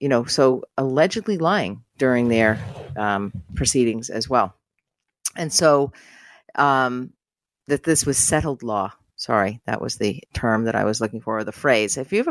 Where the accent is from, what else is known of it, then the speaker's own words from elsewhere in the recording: United States; I say we, I'm American.